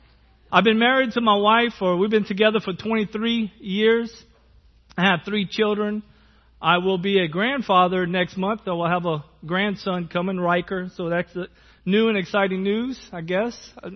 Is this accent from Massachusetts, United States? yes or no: no; Lafayette, Louisiana, United States; accent: Cajun; I grew up in Lafayette. I've been there since I was 5 years old. And, just being there, I've picked up the accent and the food